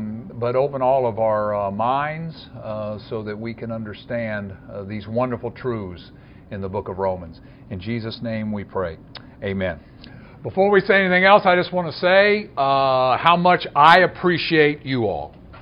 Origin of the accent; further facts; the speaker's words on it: Kentucky, United States; I'm from Kentucky, and as a result of that, from the hills of Kentucky, I'm a simple man.